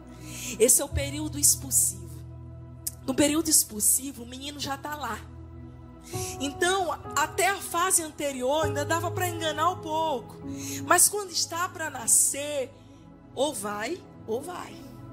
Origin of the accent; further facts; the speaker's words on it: Northeast Region, Brazil; Eu não sei você, mas eu sou nordestina.